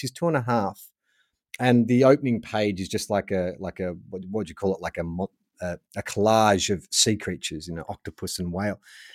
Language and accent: English; Melbourne, Victoria, Australia; I'm an Aussie. I was born in Melbourne,"